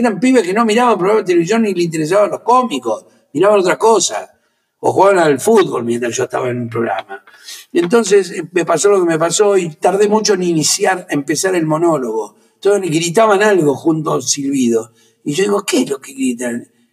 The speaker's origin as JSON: {"language": "Spanish", "country": "Argentina", "said": "yo iba a salir como cómico argentino que ya estaba trabajando y me iba muy bien"}